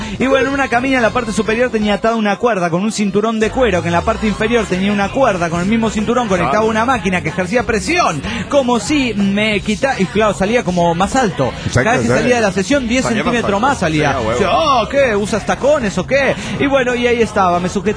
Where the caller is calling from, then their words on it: Cochabamba, Bolivia; de Cochabamba, Bolivia.